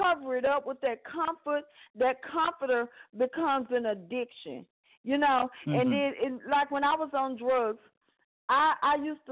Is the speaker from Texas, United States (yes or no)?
yes; Fort Worth, Texas, United States; I'm from Fort Worth, Texas. I was born and raised in Butler Housing Community.